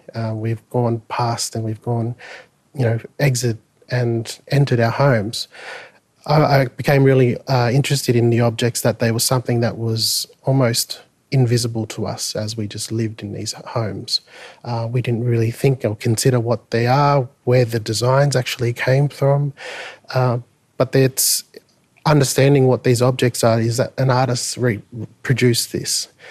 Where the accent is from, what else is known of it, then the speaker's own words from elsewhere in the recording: Redfern, New South Wales, Australia; my times growing up in Redfern